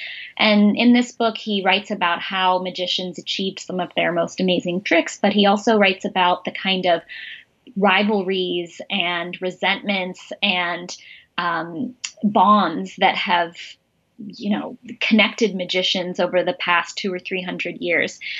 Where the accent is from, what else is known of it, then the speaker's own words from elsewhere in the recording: San Francisco, California, United States; now in Madison, United States; Yes. I'm from San Francisco.